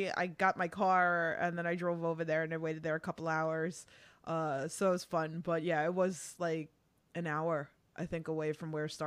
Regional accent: Queens, New York, United States; accent: Queens Italian accent; I'm a New Yorker, and like I'll fight anybody to the death that like New York has the best pizza. Yeah, that thick Queens accent that I have, that Queens Italian accent.

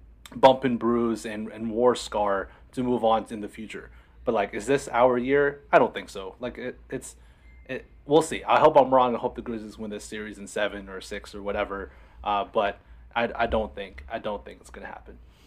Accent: Philippines; And also an underlooked thing as a Filipino is he's Filipino

